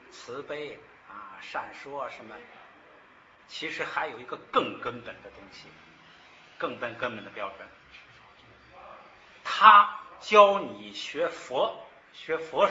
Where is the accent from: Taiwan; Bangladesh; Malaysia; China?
China; 不要读支末，就是我们中国人传过来之后会有很多误解。